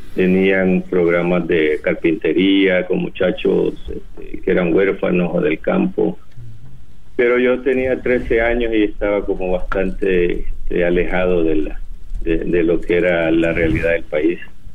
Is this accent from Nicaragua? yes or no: no; San Salvador, El Salvador; now in United States; yo me crié en San Salvador, entonces en la capital estábamos a veces bastante ignorantes de lo que pasaba en el interior del país